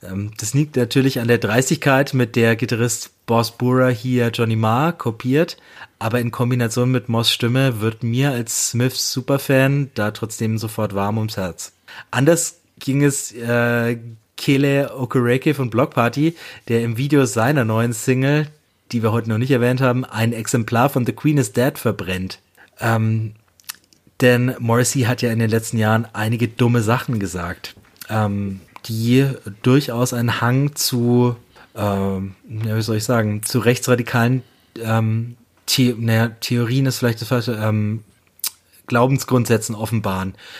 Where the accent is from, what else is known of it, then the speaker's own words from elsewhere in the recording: Bayreuth, Bavaria, Germany; meine Heimatstadt.